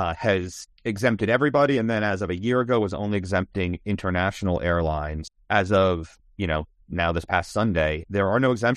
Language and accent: English; Florida, United States; I am, you know, just mortified to claim that I'm from Florida.